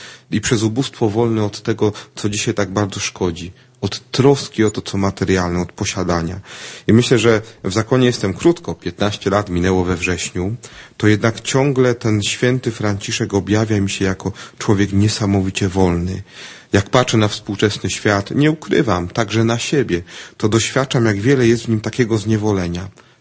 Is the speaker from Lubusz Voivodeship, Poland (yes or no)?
yes; Nowa Sól, Lubusz Voivodeship, Poland; pochodzimy właściwie z tej samej miejscowości. Adam z Otynia, ja z Nowej Soli, gdzie pracują bracia mniejsi kapucyni.